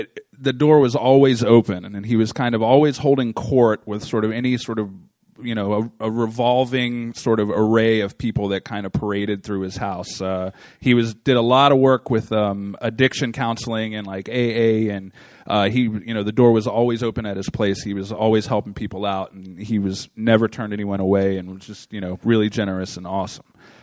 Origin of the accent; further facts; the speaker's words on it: Baltimore, Maryland, United States; So I'm a Baltimore native, born and bred in Charles Village. I'm the only child of an interracial marriage.